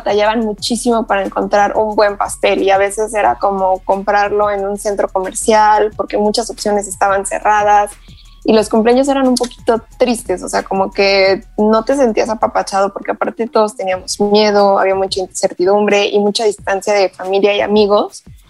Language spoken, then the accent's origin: Spanish; Toluca, State of Mexico, Mexico; Yo soy de Toluca y allá hay una repostería que es súper tradicional.